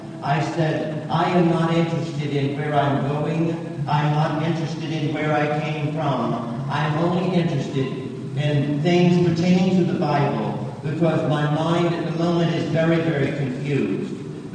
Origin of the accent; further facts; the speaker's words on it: the South, United States; because I was brought up in the Baptist religion of the South. And where I came from, it was hellfire and brimstone that was crammed down our throats.